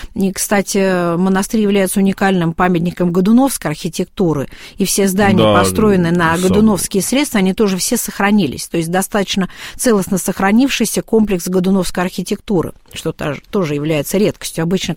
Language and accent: Russian; Serpukhov, Moscow Oblast, Russia; Ну, я вообще коренная серпуховичка.